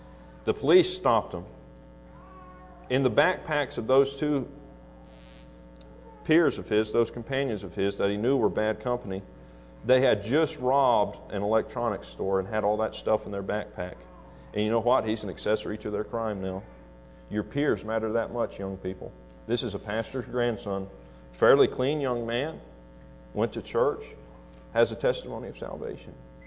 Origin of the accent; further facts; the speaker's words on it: Florida, United States; Now I'm from Florida, I'm from the Panhandle area, I'm a little ignorant in some areas